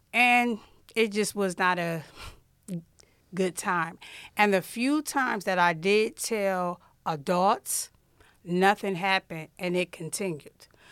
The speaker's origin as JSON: {"language": "English", "region": "Ohio", "country": "United States", "tie": "born there", "said": "I was born in Lucas County, but the circumstances of how I got here is a little unique."}